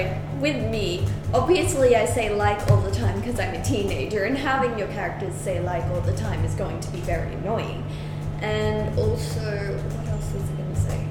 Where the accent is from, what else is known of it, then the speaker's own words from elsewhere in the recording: Texas, United States; I call people sweetheart all the time because I'm from Texas, so...